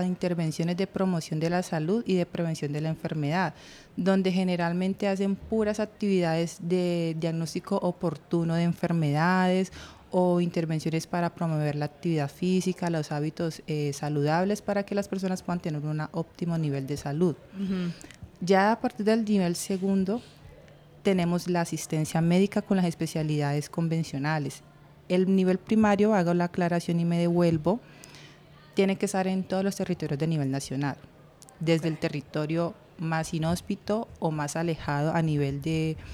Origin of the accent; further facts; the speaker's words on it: Buenaventura, Valle del Cauca, Colombia; born there; now in Cali, Colombia; Soy nacida de Buenaventura, pero resido aquí en la ciudad de Cali hace más de 10 años.